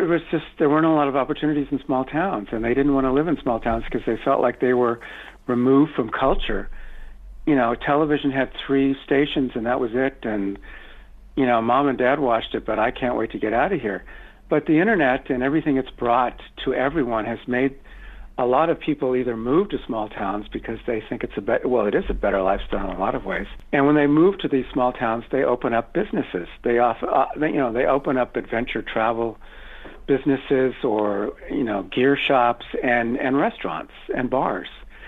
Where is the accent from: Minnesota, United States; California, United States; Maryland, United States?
California, United States; San Diego; growing up in San Diego, my mother was from Phoenix, I grew up here, and I grew up with Mexican food, kind of California-style Mexican food